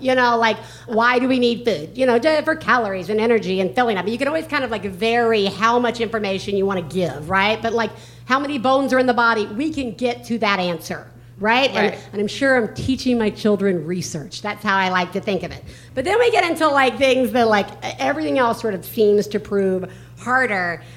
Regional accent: the South, United States; I'm from the South. Lord is left, Jesus is right.

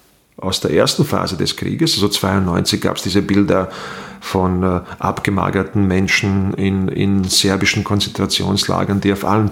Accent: Bosnia & Herzegovina; now in Austria; bin dann ein Burgenländer geworden. Und natürlich als Bosnier Burgenländer zu werden, ist besonders schwierig.

